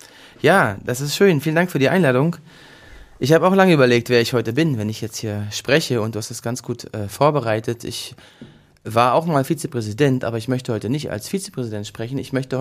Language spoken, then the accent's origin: German; Mecklenburg-Vorpommern, Germany; Ich bin aufgewachsen und geboren in Mecklenburg-Vorpommern, habe hier in Weimar Bauingenieurwesen studiert, in der Studienrichtung Bauinformatik